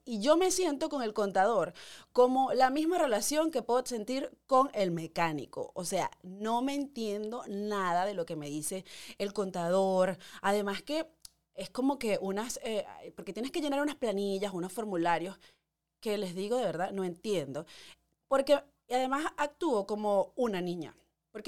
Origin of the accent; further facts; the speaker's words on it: Venezuela; moved away as an adult; now in New York, United States; cuando yo me vine de Venezuela no estaba todavía en la posición de declarar